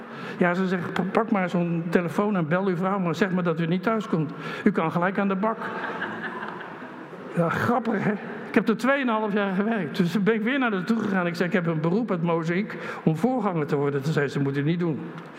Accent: Zelhem, Gelderland, Netherlands; Op een gegeven moment dacht ik, ergens in Zelm, en ik kom uit Zelm.

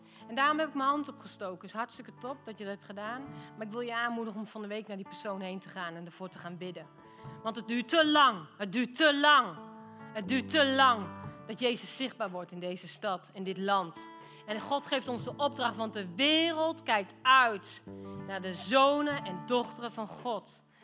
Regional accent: Netherlands; Want wij vinden allemaal, als Nederlanders, vinden wij wat. Het kleinste landje op de wereldplaat, maar met de grootste mond.

